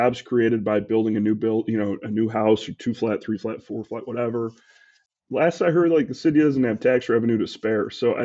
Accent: Iowa, United States; now in Chicago, United States; I didn't grow up here. I grew up in Iowa. I went to Iowa. I moved to Chicago

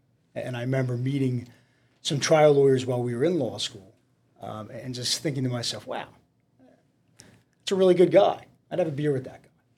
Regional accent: Harrisburg, Pennsylvania, United States; growing up outside of Harrisburg, Pennsylvania is much different than the main line where I live now.

